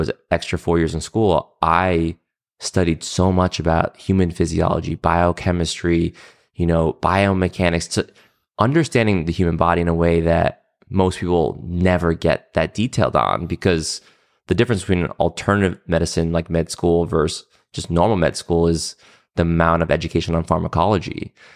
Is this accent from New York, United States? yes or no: no; Rhode Island, United States; moved away as an adult; now in Los Angeles, United States; I'm from Rhode Island. Okay. So I grew up in a small town over there, but moved here when I was 22.